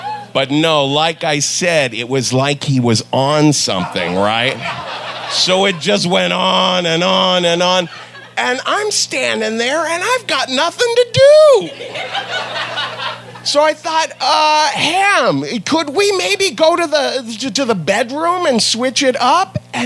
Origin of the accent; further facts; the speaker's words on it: Ohio, United States; Plus, I'm from Ohio and I didn't know how to say no.